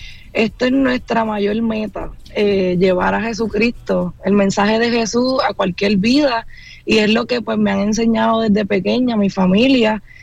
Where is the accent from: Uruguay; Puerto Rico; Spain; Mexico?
Puerto Rico; soy una joven puertorriqueña, soy acá de Puerto Rico, la Isla del Encanto.